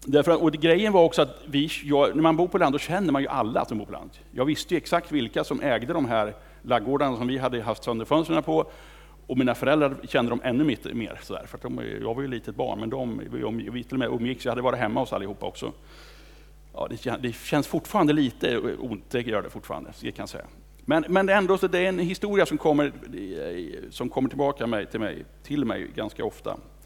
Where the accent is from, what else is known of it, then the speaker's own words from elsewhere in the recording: Kumla, Örebro County, Sweden; Jag är uppväxt på landet utanför Kumla, 3 kilometer från centrum.